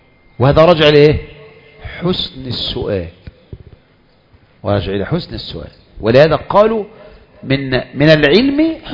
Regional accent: Egypt; دي فتوى عوام وليست فتوى علماء، مشهورة عندنا في مصر

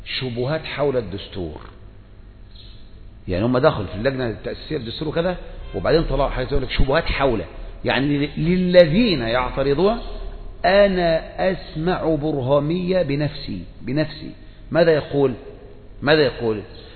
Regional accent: Aden, Yemen; كما كان عندنا في اليمن في عدن شيوعيون وهاشميون

